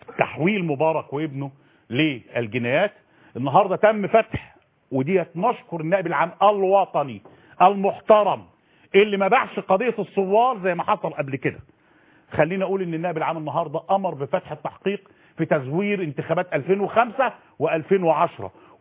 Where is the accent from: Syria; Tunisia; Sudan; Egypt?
Egypt